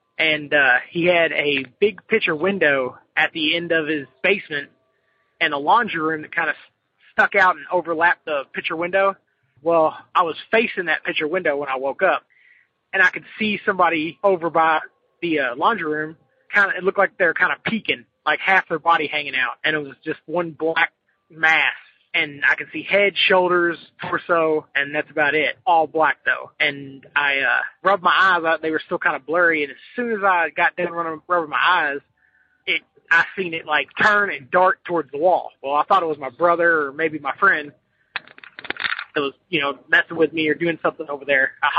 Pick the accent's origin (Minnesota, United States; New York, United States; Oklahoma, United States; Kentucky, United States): Kentucky, United States; Louisville